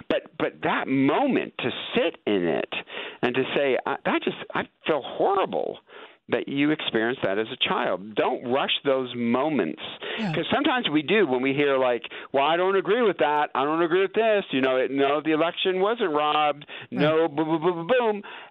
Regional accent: East Detroit, Michigan, United States; Listen, I grew up in East Detroit with my dad, who was union at General Motors to the day he died.

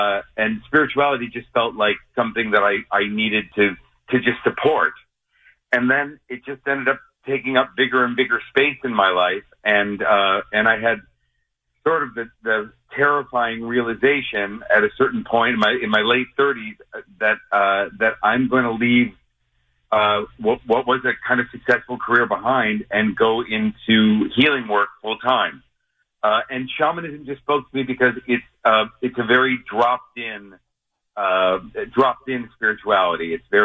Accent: Mount Clemens, Michigan, United States; also born or lived in Boston / New York City; Oh, I'm from Mount Clemens originally.

